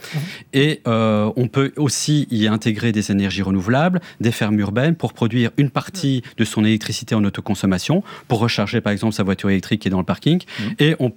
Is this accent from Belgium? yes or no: yes; Brussels, Belgium; moi, je viens de Bruxelles